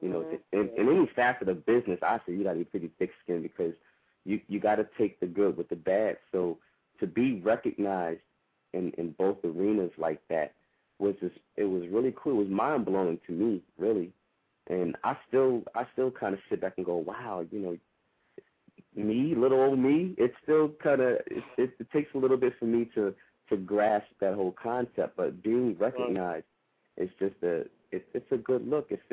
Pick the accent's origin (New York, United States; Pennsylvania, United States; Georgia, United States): Pennsylvania, United States; Philadelphia; people really took to me once I said that I was from Philly. You know, mm-hmm. I lived in West Philadelphia.